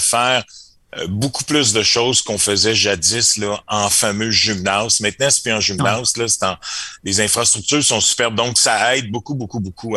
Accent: Quebec, Canada; On vient du Québec.

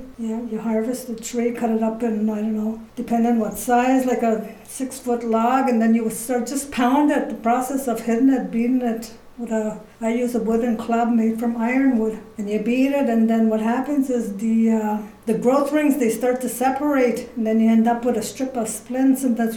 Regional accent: Kitigan-Zibi, Quebec, Canada; Been born and raised in Kitigan-Zibi. I raised my kids here.

